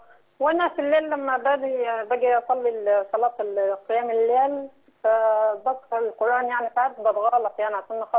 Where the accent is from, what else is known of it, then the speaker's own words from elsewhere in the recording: Saudi Arabia; أنا من السعودية